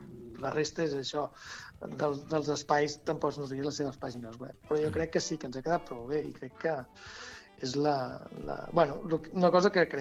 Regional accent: El Vendrell, Catalonia, Spain; ja que som gent del Vendrell, que vinguin aquí a fer aquesta proposta aquí

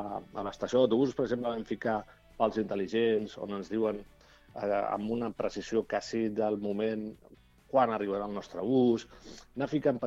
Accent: Barcelona, Catalonia, Spain; tu i jo venim de Barcelona, ja tenim més costum d'agafar el transport públic

